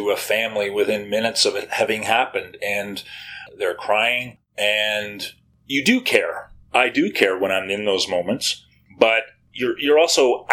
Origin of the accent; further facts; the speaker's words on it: Canada; I'm a Canadian journalist who has spent, I guess, 9 years overseas covering conflicts and disasters, primarily in Asia.